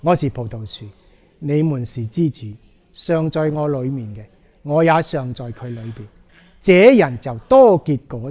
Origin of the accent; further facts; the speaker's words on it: Malaysia; 大家知我马来西亚长大嘅